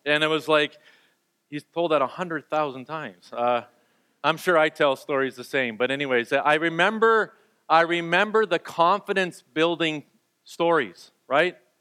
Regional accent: Kingston, Ontario, Canada; born there; I was born in Kingston, Ontario, right there.

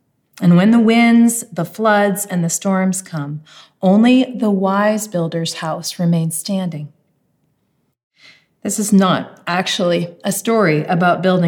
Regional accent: United States; I might say that I grew up in the United States. It's true, I did.

